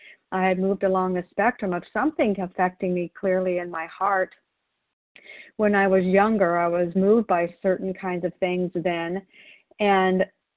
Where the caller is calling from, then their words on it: Wilsonville, Oregon, United States; I'm calling in from Wilsonville, Oregon.